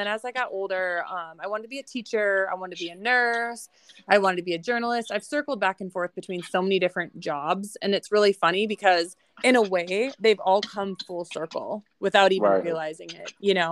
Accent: Minnesota, United States; I'm from Minnesota originally.

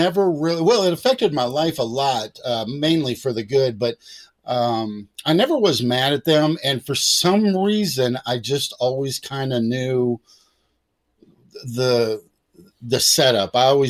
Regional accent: San Diego, California, United States; born there; I was born in San Diego, so Virginia Beach to San Diego or wherever I was living to San Diego.

